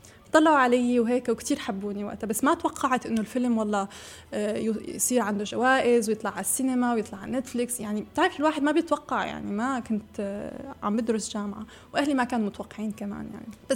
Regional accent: Syria; أنا مالي سورية وفرنسية، أنا سورية فرنسية أمريكية

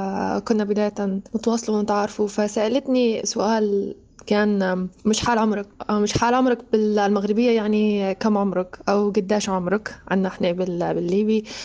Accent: Libya; العفسة عندنا في ليبيا يعني أثر القدم

